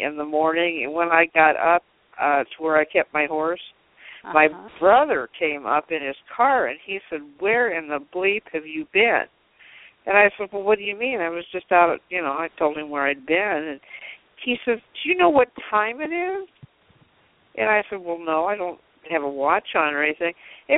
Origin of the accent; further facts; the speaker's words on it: Iowa, United States; I grew up in Iowa, okay, and most of my friends were farmers, and I grew up in a small town in Iowa, and I had a horse of my own.